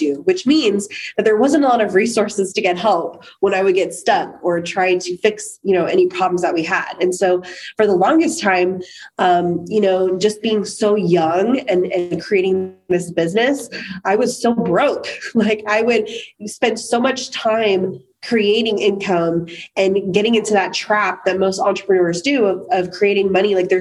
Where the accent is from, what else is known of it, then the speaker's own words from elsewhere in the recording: Florida, United States; I came from Florida to Texas and I needed a job.